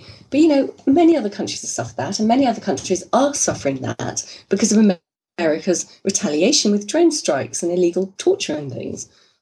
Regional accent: United Kingdom; I'm British

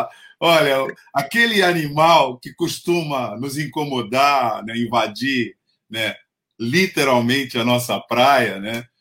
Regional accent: Santos, São Paulo, Brazil; Já vi, a gente a gente como santista, né?

